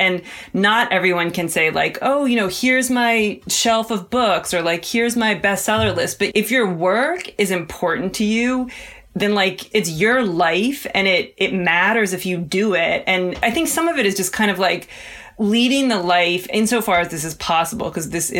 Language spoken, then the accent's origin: English; Cincinnati, Ohio, United States; Cincinnati, Ohio.